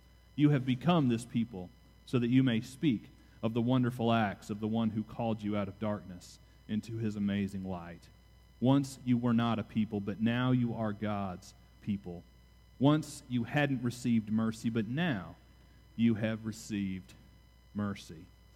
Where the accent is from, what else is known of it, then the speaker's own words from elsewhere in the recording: Louisville, Kentucky, United States; At my home church, growing up in Louisville, every Mother's Day and Father's Day, it was the tradition and the custom to have three mothers come and to share what it meant to be a mom